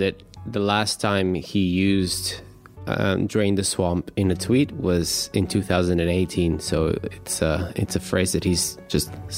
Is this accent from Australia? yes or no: no; Bulgaria; English is a second language; It's like, I come from Bulgaria